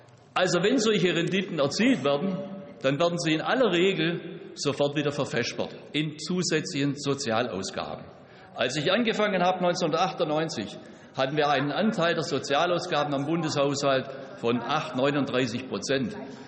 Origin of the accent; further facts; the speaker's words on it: Baden-Württemberg, Germany; Mein Heimatland, ja, Baden-Württemberg hat es.